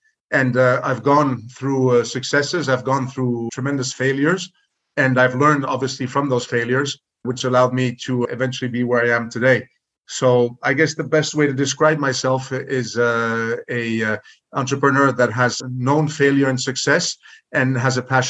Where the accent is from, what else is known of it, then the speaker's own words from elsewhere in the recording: New York, United States; born there; I was born in New York of a French mother, a Hungarian father. I, in that sense, consider myself a French-Hungarian. However, obviously, having been born in the United States